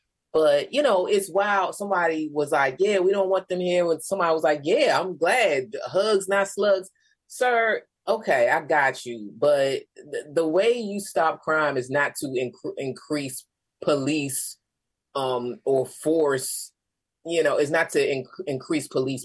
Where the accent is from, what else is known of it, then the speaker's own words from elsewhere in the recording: Washington, District of Columbia, United States; all of this strife in my hometown, a native here, you know?